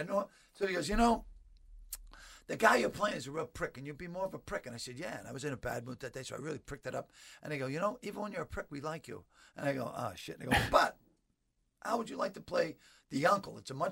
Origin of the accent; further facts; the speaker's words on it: Boston, Massachusetts, United States; Because I was from Boston, they'd fucking hate me.